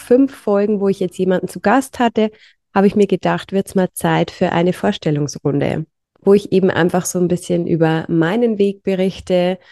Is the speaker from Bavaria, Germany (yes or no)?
yes; Bavaria, Germany; ich bin mittlerweile 35 und ich komme aus Niederbayern. Ich wohne in der Nähe vom schönen Passau. Bin hier aufgewachsen, war dann für eine kurze Zeit mal zum Studieren in Regensburg und bin dann aber wieder zurückgezogen.